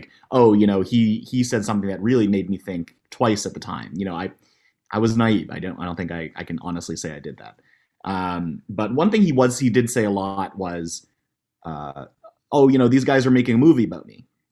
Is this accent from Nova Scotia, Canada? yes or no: yes; Halifax, Nova Scotia, Canada; we are city people, right? I think we were from Halifax. We came from Toronto before